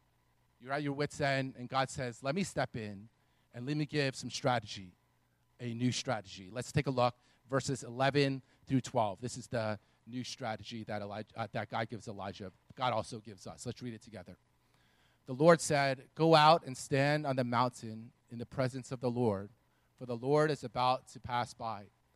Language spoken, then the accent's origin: English; East Coast, United States; So growing up on the East Coast, I've been in a powerful wind, literally in a hurricane.